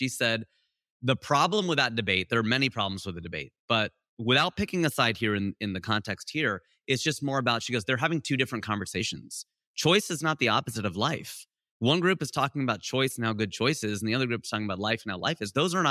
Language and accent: English; India; because I was like, no, I'm Indian.